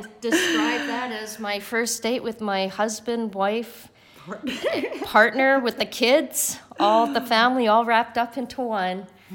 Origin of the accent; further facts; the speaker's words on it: Canada; because I'm Canadian, so I was in Vancouver